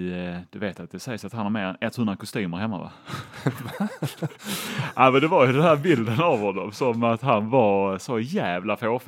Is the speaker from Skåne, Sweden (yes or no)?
yes; Skåne, Sweden; accent: Scanian; now in Gothenburg, Sweden; Jag har ju också slipat bort en del av min skånska under alla år. Som jag har bott i Göteborg. Även om jag pratar väldigt tydligt skånska. Mer skånska än göteborgska.